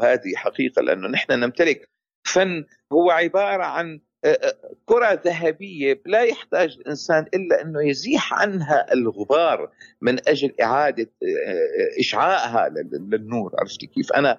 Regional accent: Syria; now in Canada; أنا كإنسان مواطن كندي ولكن أصلي عربي سوري وأتشرف بأصلي وانتمائي

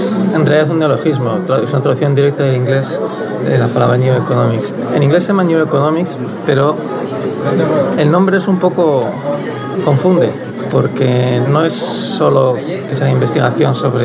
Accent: Madrid, Community of Madrid, Spain; moved away as an adult; also born or lived in Japan; Nací en Madrid y pasé los primeros 20 años de mi vida en Madrid.

